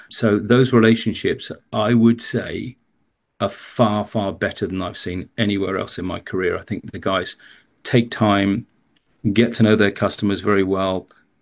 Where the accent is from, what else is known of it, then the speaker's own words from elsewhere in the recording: United Kingdom; Obviously, as a Brit, I struggle with some of the languages.